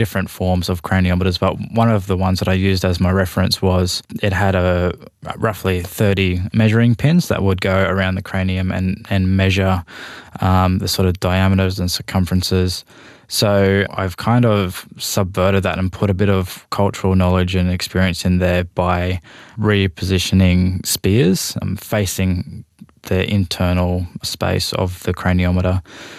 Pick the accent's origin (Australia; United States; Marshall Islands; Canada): Australia; Queensland; I'm from the Kamilaroi Nation in southwest Queensland.